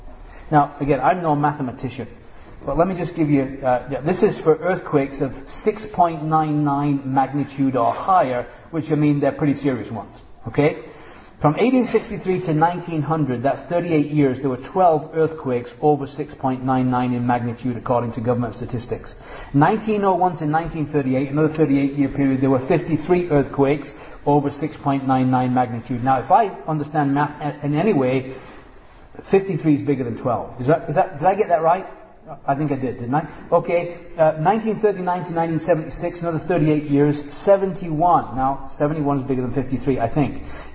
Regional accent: England, United Kingdom; I grew up in England, and I can tell you, I used to always be thankful that I lived in England, because nothing dramatic ever happened in England.

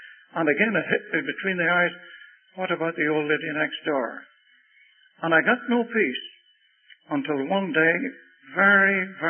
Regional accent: Ireland; I'm an Irishman. I suppose my tongue would betray me. But I felt I couldn't leave Ireland without doing something in the work of God in the country in which I was born.

